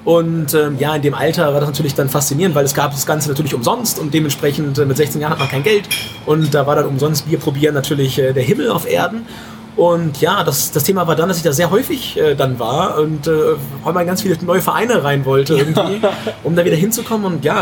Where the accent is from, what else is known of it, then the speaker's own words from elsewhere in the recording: Lower Saxony, Germany; ich komme aus dem Weserbergland, ja, sehr, sehr schöne Region in Deutschland